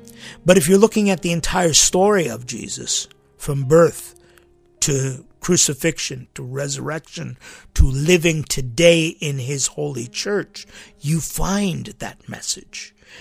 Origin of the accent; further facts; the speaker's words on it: Hollywood, California, United States; because we grew up in Hollywood. Our schools were mixed.